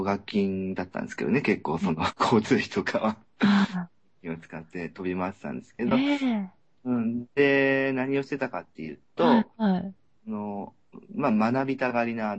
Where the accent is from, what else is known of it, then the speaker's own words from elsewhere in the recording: Sapporo, Hokkaido, Japan; also born or lived in Tomakomai; 僕もともと、生まれは苫小牧なんですけど、育ちは札幌で、札幌にずっと長いこと、3年ぐらい前までいたんですけど